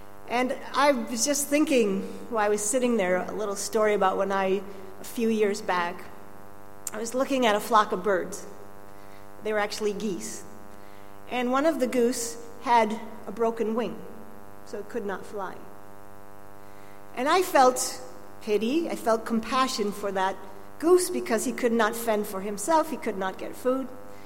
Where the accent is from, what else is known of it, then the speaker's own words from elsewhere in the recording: Minnesota, United States; For example, in my hometown in Minnesota, the United States